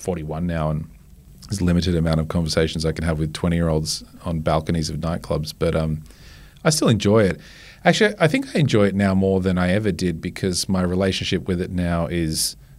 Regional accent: Texas, United States; There's a few songs that remind me of growing up in Texas, and that's one of them.

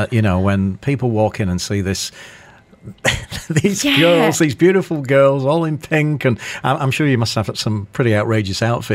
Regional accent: Manchester, North West England, United Kingdom; I do know. I'm from Manchester.

